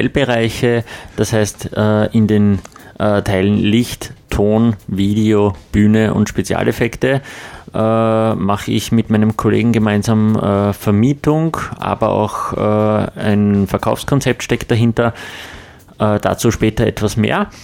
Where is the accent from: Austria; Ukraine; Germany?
Austria; Gänserndorf, Lower Austria; Ich komme aus Gensandorf in Niederösterreich.